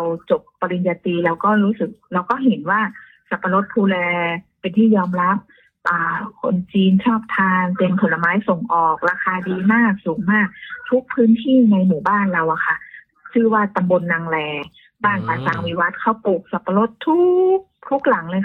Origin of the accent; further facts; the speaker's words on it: Chiang Rai, Thailand; เราเป็นคนเชียงรายอยากที่จะช่วยบ้านเกิด